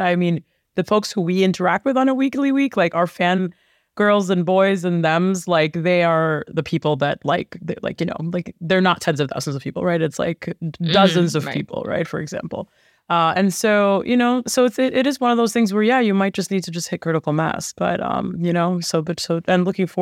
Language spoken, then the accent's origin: English; Dubai, United Arab Emirates; also born or lived in New York City, United States; You know, then we moved to Dubai, which is where I grew up. I was born in New York City, very thankful and blessed to be a first generation American.